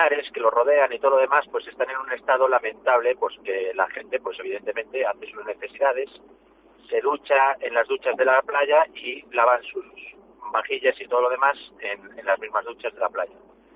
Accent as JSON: {"language": "Spanish", "town": "Ferrol", "region": "Galicia", "country": "Spain", "said": "somos conocidos fuera de Ferrol"}